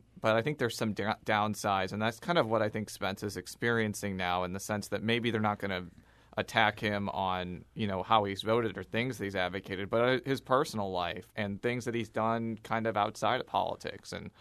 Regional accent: Illinois, United States; since my mom moved to Evanston after I went to college. So I always like to reference the fact that I'm from Illinois.

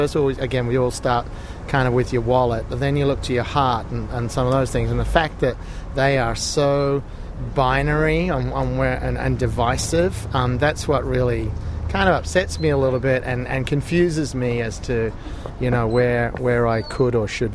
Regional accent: Australia; now in United States; As an Australian who is now a U.S. citizen and I'm able to vote for the first time

